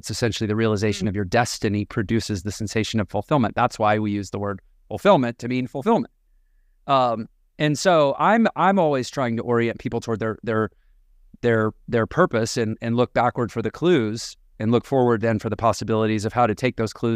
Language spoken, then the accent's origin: English; Houston, Texas, United States; partly because I'm from Houston and I grew up pretty close to Dr. Nazarden's office and I like seeing him drive around my old neighborhood